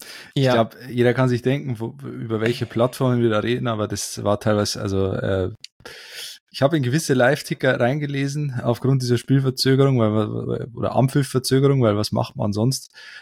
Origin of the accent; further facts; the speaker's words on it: Bavaria, Germany; als Niederbayer, aber ich bin ja im Exil.